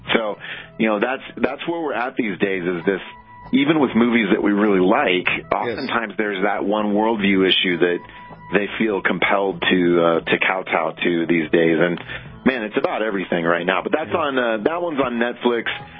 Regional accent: Iowa, United States; now in Colorado Springs, United States; I grew up in Iowa. Mm. I dearly love Iowa and the Midwest.

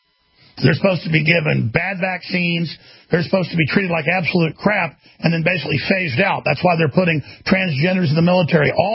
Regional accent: Texas, United States; Jesse, in my home state of Texas, you're on the air.

